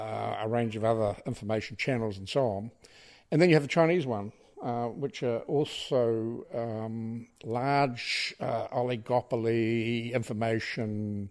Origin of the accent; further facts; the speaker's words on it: New Zealand; I'm a New Zealander.